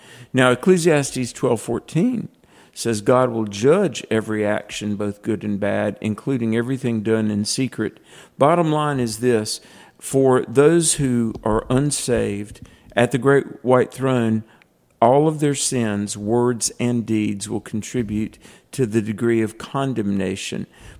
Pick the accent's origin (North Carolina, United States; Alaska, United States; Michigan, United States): North Carolina, United States; in my home state of North Carolina